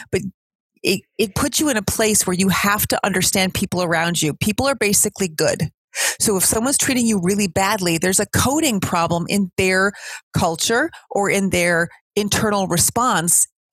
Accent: Chicago, Illinois, United States; I'm from Chicago, born and raised, and I'm what people call Chicago tough, third generation Italian American.

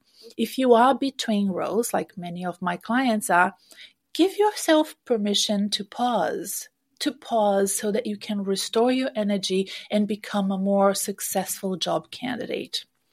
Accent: Brazil; English is a second language; moved away as an adult; now in Australia; I come from South America. I'm Brazilian and I moved here to Australia 24 years ago.

